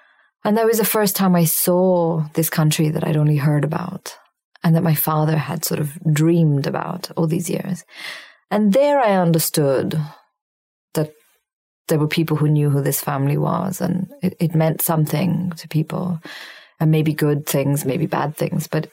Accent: Syria; In growing up in Syria, no.

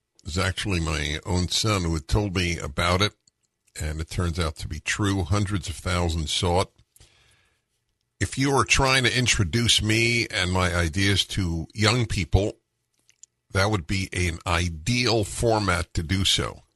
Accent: California, United States; I'm from California, I know a lot of people are moving here from California

